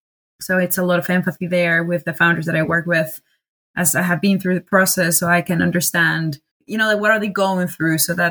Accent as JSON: {"language": "English", "country": "Colombia", "moved": "yes", "lives_now": "Edinburgh, United Kingdom", "said": "I'm originally from Colombia. I've been in Edinburgh for almost a year. Well, no, more than a year now."}